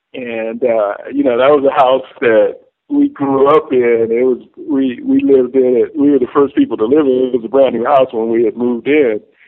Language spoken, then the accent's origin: English; Little Rock, Arkansas, United States; born there; You know, I was born in Little Rock, had a childhood sweetheart.